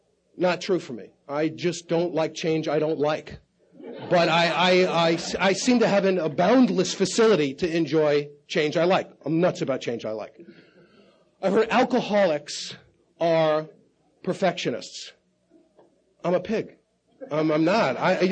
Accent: Bronx, New York, United States; I just had a real rough time of it growing up in the Bronx

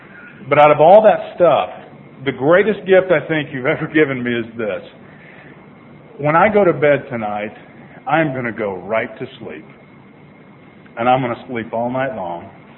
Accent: Tulsa, Oklahoma, United States; I grew up in Tulsa, Oklahoma. I'm from the right side of town.

